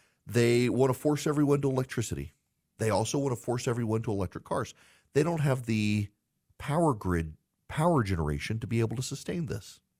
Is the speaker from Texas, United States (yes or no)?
no; Louisiana, United States; also born or lived in Dubai; When I was growing up in Louisiana, we would have hurricanes come through.